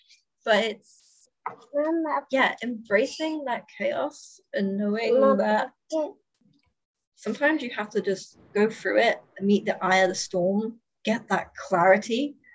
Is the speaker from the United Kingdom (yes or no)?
yes; United Kingdom; I am British, and I know for my Canadian friends, this is a very thing too.